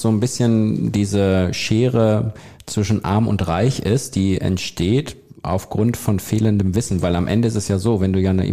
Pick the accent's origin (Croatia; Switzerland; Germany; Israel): Germany; North Rhine-Westphalia; ich komme aus dem Sauerland, also am Rande des Sauerlandes.